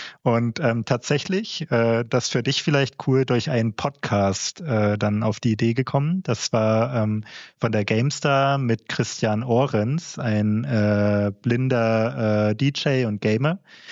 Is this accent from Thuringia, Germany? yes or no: yes; Thuringia, Germany; Ich bin Thüringer ursprünglich.